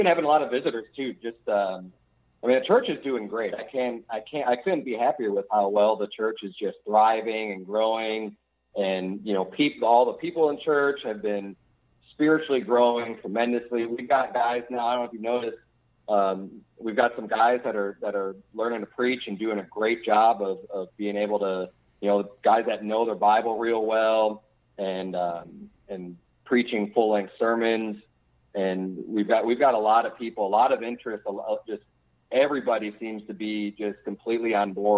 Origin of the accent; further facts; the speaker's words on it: Chicago, Illinois, United States; I'm used to being in Chicago where, you know, growing up in Chicago, where there's still just a lot of segregation.